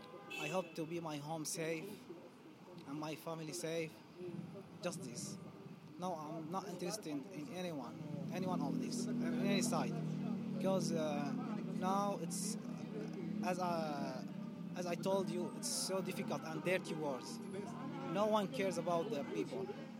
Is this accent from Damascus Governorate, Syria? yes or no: no; Aleppo, Aleppo Governorate, Syria; English is a second language; moved away as an adult; now in Lebanon; I come from Aleppo City. Yeah, it's in the north.